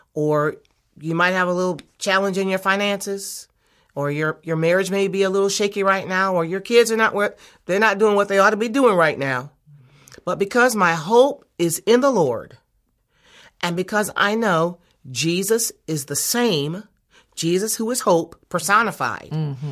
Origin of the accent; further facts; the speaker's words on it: Detroit, Michigan, United States; Detroit. I grew up, you know, near Motown, the daughter of a Black Baptist preacher.